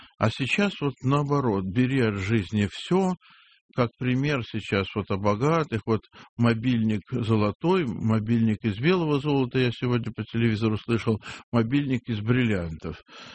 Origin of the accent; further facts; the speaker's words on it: Saint Petersburg, Russia; Нет, я ленинградец.